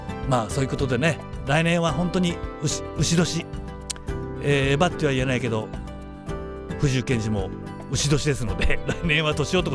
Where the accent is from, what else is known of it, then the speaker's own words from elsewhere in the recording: Yamaguchi, Japan; 私のふるさと山口県もですよ、まあ、紅葉がさらに進んでおりましてね